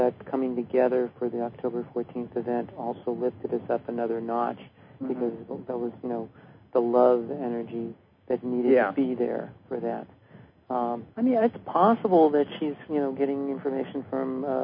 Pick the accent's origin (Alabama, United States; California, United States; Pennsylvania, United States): California, United States; My wife and I, we're not cold weather people. We're from Southern California originally.